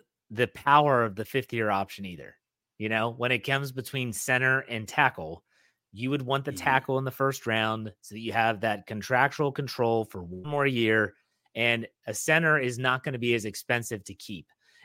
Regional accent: West Virginia, United States; I grew up in West Virginia, so I'm a West Virginian at heart.

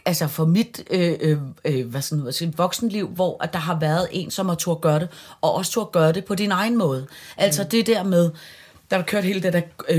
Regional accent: Capital Region, Denmark; jeg er fra Vestegnen, og jeg er fucking stolt af det.

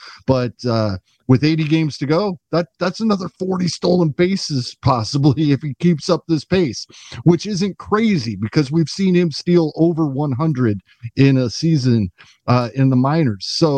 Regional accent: Midwest, United States; I grew up in the Midwest. Kansas City was 2.5 hours away. Even Denver was 8 hours away.

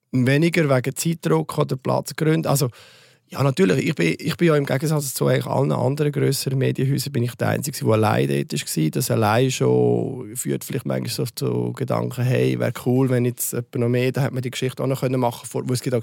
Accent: Switzerland; Also als Schweizer Fußballfan, das gäbe ja alles.

